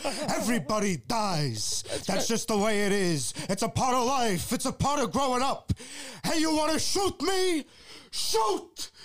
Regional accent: Belleville, New Jersey, United States; And I'm from Belleville

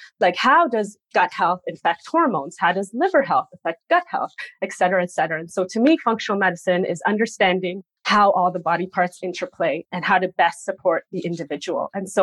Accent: Toronto, Ontario, Canada; So I am from Toronto. I've been born and raised here.

